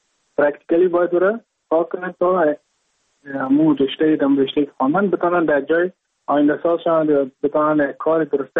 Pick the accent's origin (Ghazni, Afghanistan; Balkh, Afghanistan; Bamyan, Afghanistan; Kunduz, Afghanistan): Balkh, Afghanistan; Mazar-i-Sharif; now in Goa, India; از مزار شریف هستم، از قریه شیرآباد که از قریه درفتاده مزار شریف بخش میباشم، که ما در سال 2019 ماه جون به هندوستان آمدم